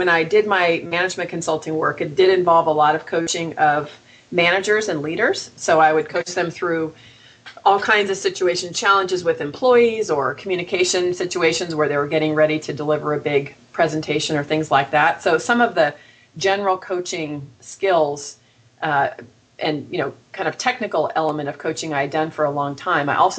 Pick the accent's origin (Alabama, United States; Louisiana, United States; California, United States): California, United States; Marin County; I grew up in Marin County, California. Anybody who's familiar with the area knows that we are woo-woo people over there, right?